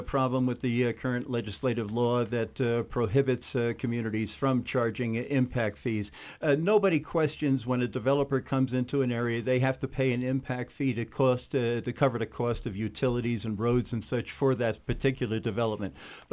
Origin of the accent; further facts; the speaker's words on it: New York, United States; I am originally from New York. I had a home up in what is called the Adirondack Park.